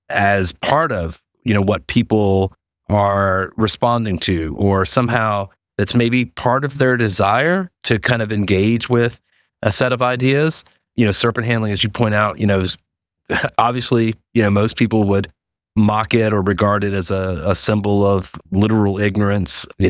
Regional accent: the South, United States; know I'm from the South.

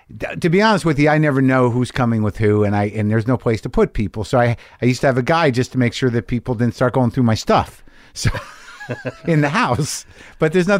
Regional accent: New Mexico, United States; I grew up in New Mexico, so part of my state I think hits the tip of your state, Oklahoma.

